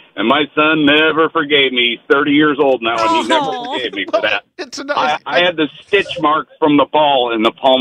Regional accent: Normal, Illinois, United States; We're from Normal, Illinois

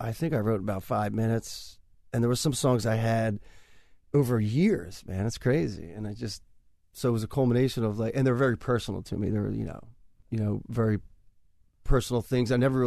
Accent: Philadelphia, Pennsylvania, United States; I mean, you know, I love Philly. Philly's my hometown.

